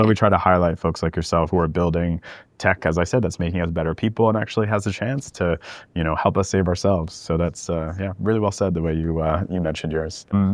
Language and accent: English; United States; now in London, United Kingdom; my partner's from Mexico City and I'm from the States and we live in London.